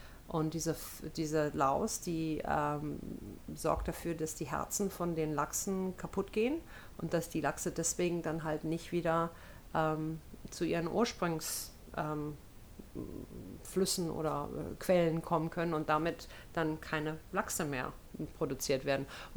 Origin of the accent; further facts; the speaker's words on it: Hamburg, Germany; ich bin doch größtenteils in Hamburg aufgewachsen, teilweise aber auch auf dem Land. In der Nähe von, wie heißt das, Hammelwürden bei Drochtersen, Wischhafen. Das ist halt in Norddeutschland, so an der Elbe.